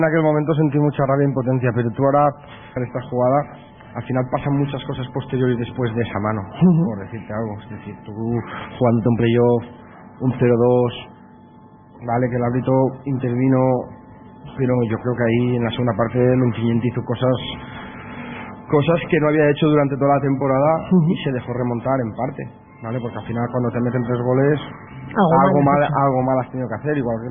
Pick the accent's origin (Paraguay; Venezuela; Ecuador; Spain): Spain; Ontinyent, Valencian Community; porque al final yo soy de allí, de Ontinyent